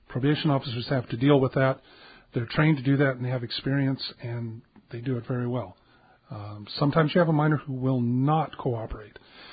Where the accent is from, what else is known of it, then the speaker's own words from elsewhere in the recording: San Diego, California, United States; Import, but I grew up in Pacific Beach in San Diego, so Southern California.